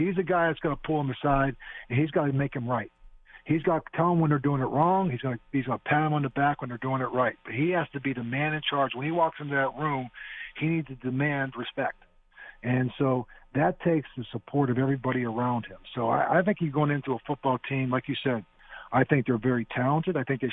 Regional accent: Pittsburgh, Pennsylvania, United States; I'm a normal guy. I grew up in Pittsburgh.

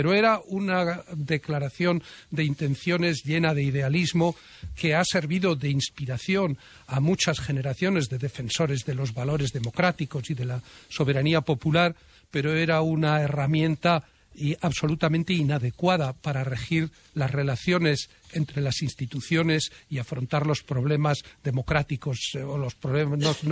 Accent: Logroño, La Rioja, Spain; born there; y como yo nací también en Logroño

